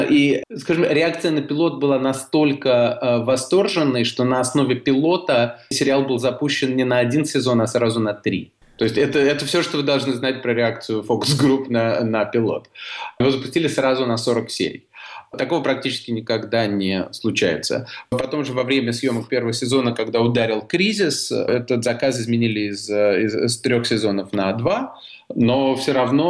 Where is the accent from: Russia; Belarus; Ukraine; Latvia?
Latvia; moved away; Я не из России, я из Латвии.